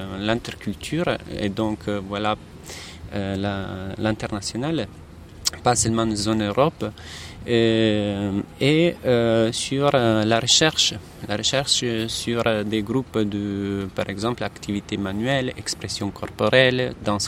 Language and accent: French; Italy; je viens de l'Italie